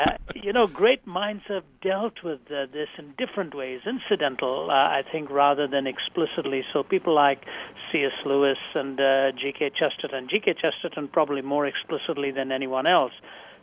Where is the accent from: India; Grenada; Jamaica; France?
India; moved away as an adult; also born or lived in Canada; now in United States; I was raised in India, in Asia, raised in an Indian home as an Indian youngster, and yet I went to Canada when I was 20, moved with my family.